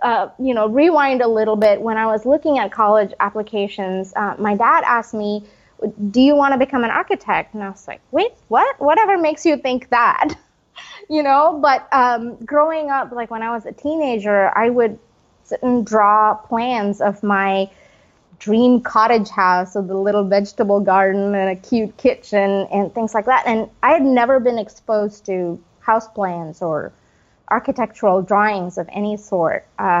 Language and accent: English; India; Well, I grew up in India, and I did not grow up around a lot of interesting architecture